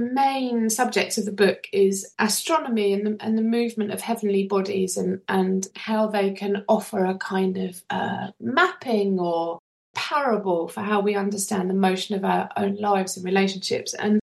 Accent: Chelmsford, East of England, United Kingdom; I was born and brought up in Chelmsford, and I very rarely go back. My family no longer lives there

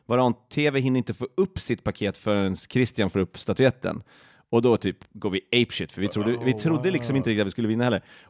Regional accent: Sweden; jag är svensk.

